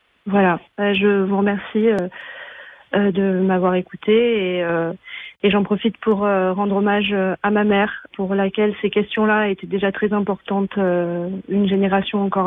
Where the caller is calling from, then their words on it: Marseille, Provence-Alpes-Côte d'Azur, France; de Marseille